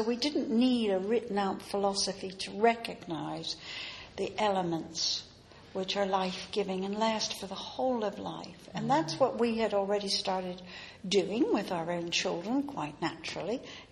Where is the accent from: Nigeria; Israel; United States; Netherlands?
Netherlands; Because I was growing up in Europe, there was the art, and they, even though they were almost penniless, they somehow managed to get us to Florence or Milano or Genoa or somewhere each year on the way to our vacation. So we had art starting from the time I was 7. That was in Holland